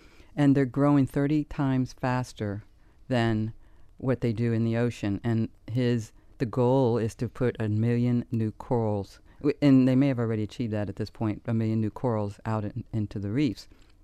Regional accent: Key West, Florida, United States; I'm from Key West, yeah. Six generations.

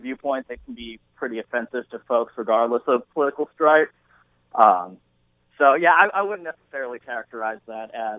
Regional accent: Oregon, United States; I grew up in Eastern Oregon, and I can tell you, growing up in Eastern Oregon and then moving over to the western side of the state to go to college.

